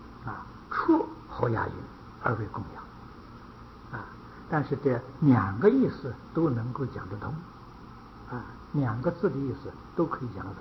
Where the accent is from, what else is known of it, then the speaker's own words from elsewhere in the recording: China; 我们中国人讲玉皇大帝啊，玉皇大帝呀